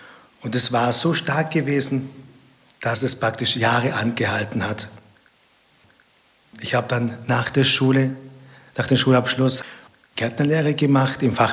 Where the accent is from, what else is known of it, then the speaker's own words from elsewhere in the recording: Neu-Ulm, Bavaria, Germany; also born or lived in Ulm; Ich bin in Ulm an der Donau geboren und auf der bayerischen Seite in Neuum aufgewachsen.